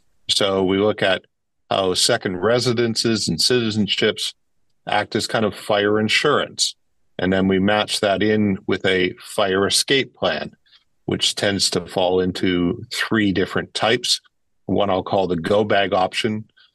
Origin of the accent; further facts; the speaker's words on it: Windsor, Ontario, Canada; I'm a child of the auto industry. I grew up in Windsor, Ontario.